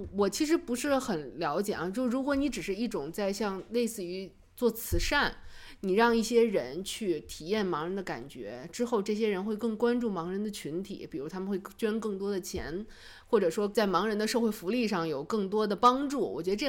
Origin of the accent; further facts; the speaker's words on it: China; 你看我们中国人吃东西色香味色是放在第一位的